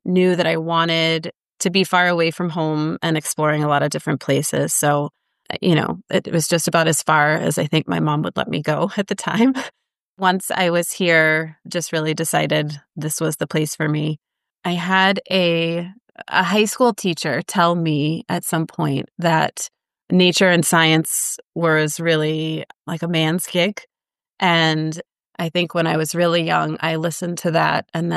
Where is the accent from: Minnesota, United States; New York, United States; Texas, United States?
Texas, United States; I grew up in Texas, super nature kid